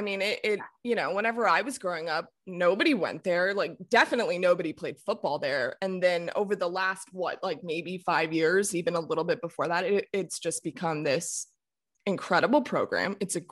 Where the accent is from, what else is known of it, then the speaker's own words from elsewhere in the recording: Florida, United States; I'm from Florida. So I'm from South Florida. But I know about Orlando.